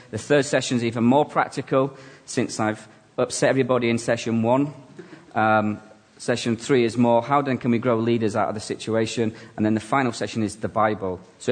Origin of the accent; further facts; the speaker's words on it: Halifax, Yorkshire and the Humber, United Kingdom; also born or lived in Ireland; now in Scotland; I grew up in Halifax, actually. Grew up in Care in Halifax. I was actually born in Ireland. Spent most, about 10 years in Care in Halifax